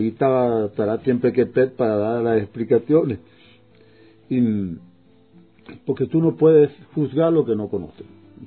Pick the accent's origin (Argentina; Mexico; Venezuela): Venezuela; Andes; como yo soy de los Andes, a mí no me molestaba mucho